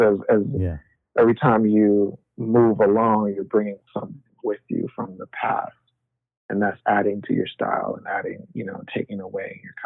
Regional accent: Jamaica; I feel like growing up in Jamaica, I've witnessed that type of art where it's kind of like this dance hall culture art

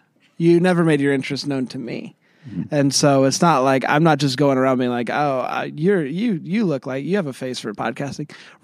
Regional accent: Maine, United States; I grew up in Maine for a few years.

